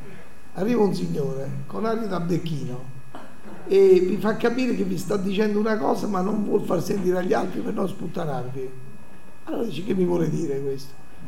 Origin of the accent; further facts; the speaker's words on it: Naples, Campania, Italy; accent: Neapolitan; now in Rome, Italy; io abito al centro di Roma, sono napoletano, parlo con accento napoletano e frequento i bar del centro di Roma